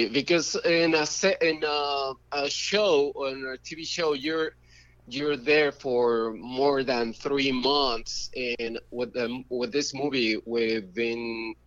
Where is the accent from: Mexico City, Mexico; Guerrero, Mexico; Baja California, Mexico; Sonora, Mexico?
Mexico City, Mexico; English is a second language; I'm from Mexico City.